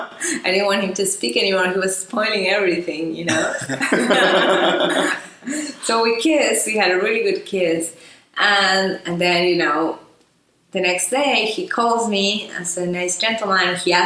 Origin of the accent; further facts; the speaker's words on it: Argentina; now in New York, United States; Mm-hmm. I'm from Argentina. I'm an entrepreneur. Mm-hmm. I live now in New York.